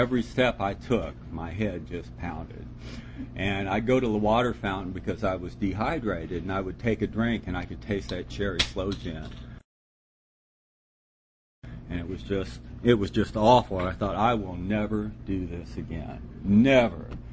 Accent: Akron, Ohio, United States; born there; I was born in Akron, Ohio, of all places.

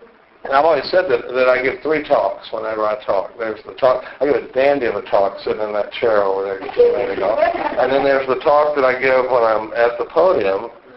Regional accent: Dallas, Texas, United States; I grew up in Dallas, Texas, and I was born in 1956. I'm 50 years old today.

